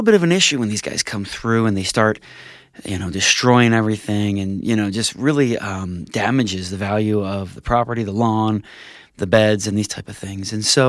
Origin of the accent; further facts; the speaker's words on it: New Jersey, United States; now in Utah, United States; I grew up in New Jersey where the skies are gray all winter